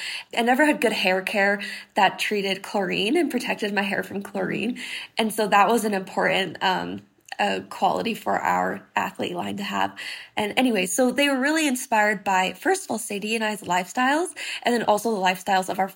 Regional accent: Utah, United States; We are from Utah. We live in Utah.

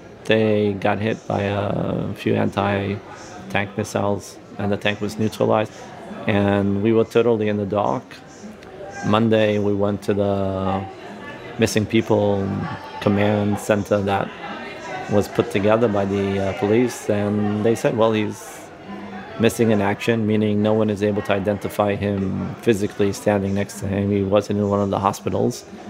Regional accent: Flatbush, New York, United States; moved away as an adult; now in Israel; I'm a New Yorker, grew up in Flatbush. And I met my wife in Israel. And we decided to have a home here.

